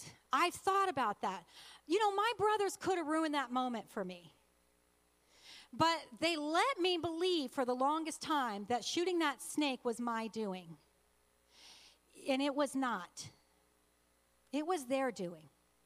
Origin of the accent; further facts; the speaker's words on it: Dallas, Texas, United States; I grew up in Texas, the first 5 years of my life. Texas is a dry, hot place where we lived. I was born in Dallas, hence the Dallas Cowboys.